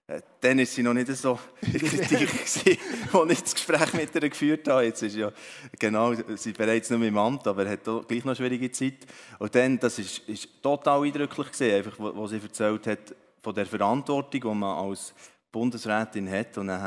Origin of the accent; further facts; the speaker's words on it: Bern, Switzerland; Also ich bin im Emmental aufgewachsen, in einem kleinen Bauerndorf und an einem Ort, wo sehr so eben noch beschaulich war, in einer Familie, wo Gott praktisch keine Rolle gespielt hat. Das ist im Oberaargau, genau, also der Grenze zu Oberaargau